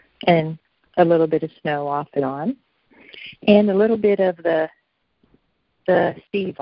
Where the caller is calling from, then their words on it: Switzerland; Hello. I'm calling from Switzerland.